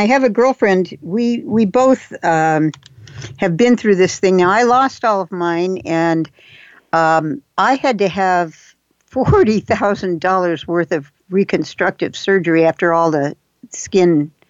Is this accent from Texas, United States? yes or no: yes; Texas, United States; I'm from Texas, so if you got a burr in your saddle, it's going to just dig in there